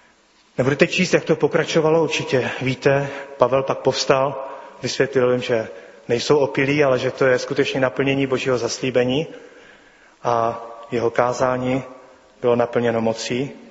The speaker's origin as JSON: {"language": "Czech", "region": "North Moravia", "country": "Czechia", "said": "Já jsem navíc ze Severní Moravy"}